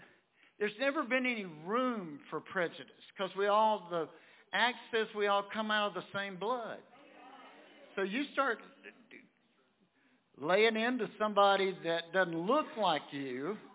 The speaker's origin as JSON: {"language": "English", "country": "United States", "tie": "born or raised there"}